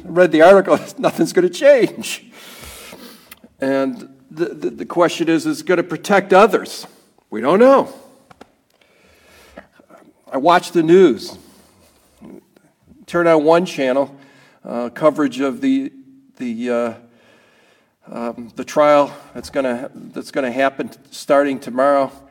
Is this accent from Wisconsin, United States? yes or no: no; Rochester, New York, United States; I'm from Rochester, New York.